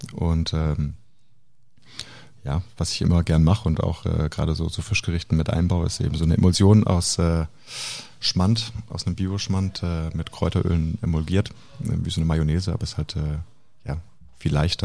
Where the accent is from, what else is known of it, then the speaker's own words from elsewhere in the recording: Baden-Württemberg, Germany; ich als Schwabe.